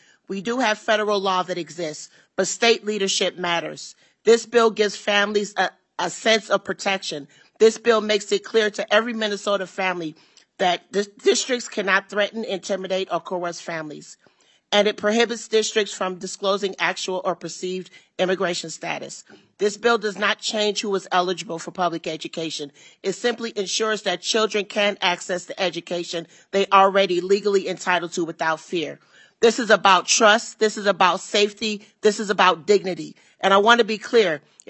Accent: Antigua & Barbuda; now in United States; I am an immigrant from Antigua, and I'm here today because I had a right to a public education.

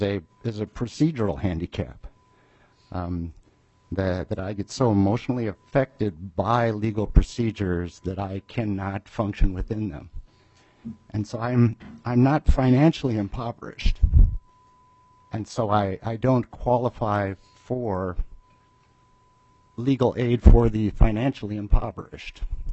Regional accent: Minnesota, United States; I'm a Minnesotan with a disability.

